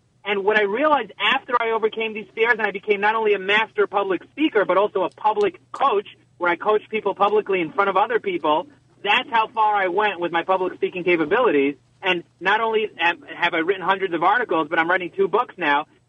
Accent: Brooklyn, New York, United States; I'm from Brooklyn. I talk fast.

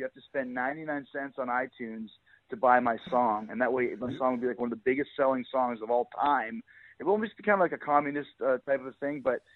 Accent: Canada; growing up in Canada

